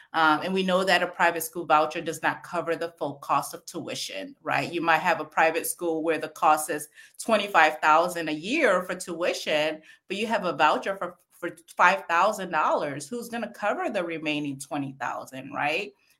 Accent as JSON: {"language": "English", "town": "St. Paul", "region": "Minnesota", "country": "United States", "tie": "born or raised there", "said": "I grew up in St. Paul, Minnesota"}